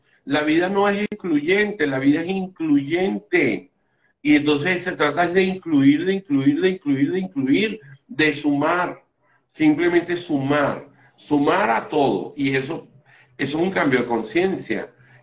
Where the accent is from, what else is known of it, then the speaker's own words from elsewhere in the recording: Venezuela; yo soy venezolano, pero si me voy en línea ascendente, me voy a conseguir unos españoles